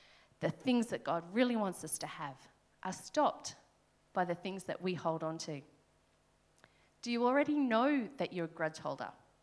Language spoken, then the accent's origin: English; New South Wales, Australia; So, this might be a strange way to start a sermon, but I'm going to say I'm from New South Wales.